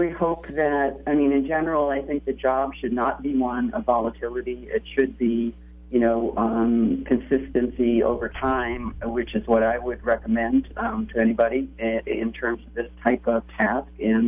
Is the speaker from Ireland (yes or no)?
no; Vermont, United States; I think it's about growing up in Vermont for me in a family that deeply treasured the lake and the mountains and the meadows of Vermont